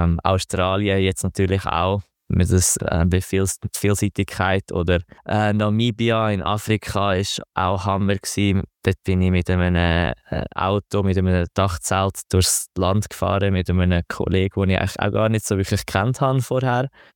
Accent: Switzerland; wie du sagst, als Schweizer sind wir extrem privilegiert

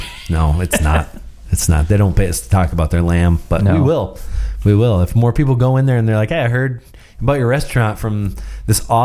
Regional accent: Canada; Now I'm in a unique position here because I'm American and I'm Canadian.

